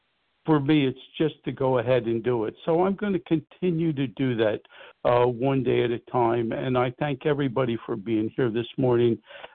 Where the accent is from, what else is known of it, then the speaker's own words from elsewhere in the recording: New Jersey, United States; Hi, this is … I'm from South Jersey.